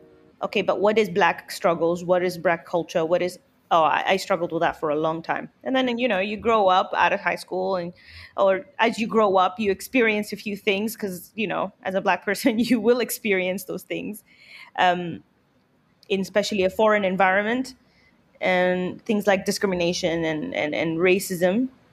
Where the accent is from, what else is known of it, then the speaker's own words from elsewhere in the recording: Kenya; also born or lived in Tanzania; oh, where are you from? Oh, I'm from Kenya. It's like, no way, even me. Like, I'm Kenyan, Tanzanian.